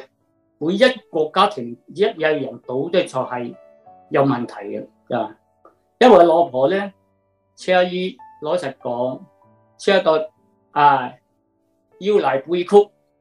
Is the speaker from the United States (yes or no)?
no; China; 我哋中國人都話齋啦